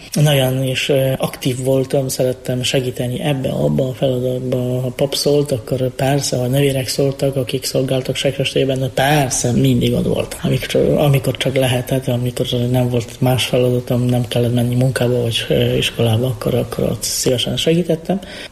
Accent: Bielsko-Biała, Silesian Voivodeship, Poland; Hungarian is a second language; now in Hungary; Én déli részből származom, Bielsko-Biała nevű városból. Ez ipari város, 190 ezeren laknak mostanában ebben a városban.

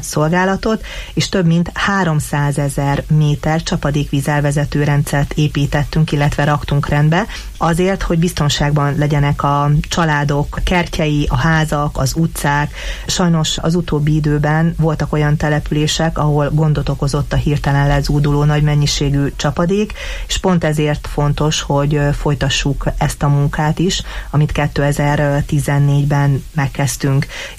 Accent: Borsod-Abaúj-Zemplén, Hungary; Nekem Borsod-Abaúj-Zemplén vármegye a szívügyem, itt születtem, itt tanultam és itt alapítottam családot is

